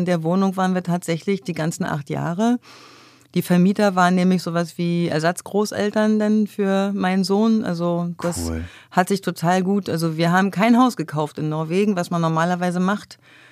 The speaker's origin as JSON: {"language": "German", "country": "Germany", "lives_now": "Norway", "said": "Weil wir haben als Deutsche schon Vorteile, da ist die Sprache nicht so schwer."}